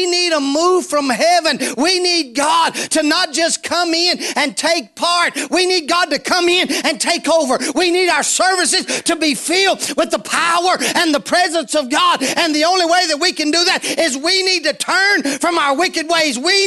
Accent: North Carolina, United States; I am from North Carolina, but I don't have a dip in my mouth.

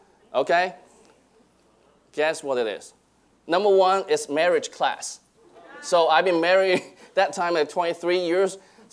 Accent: Hong Kong; I was born and raised in Hong Kong my entire life, and I had my Bible training in Hong Kong and both Hong Kong and the States.

